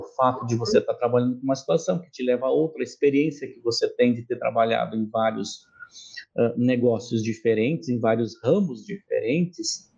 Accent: Rio Grande do Sul, Brazil; Não, sou gaúcho.

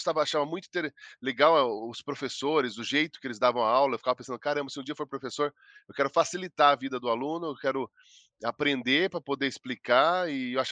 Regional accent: Ivaiporã, Paraná, Brazil; born there; Nasci em Ivaiporã. Meus pais moravam em Ivaiporã, minha mãe morava anteriormente em São Mateus do Sul, conhecido como Samas, também.

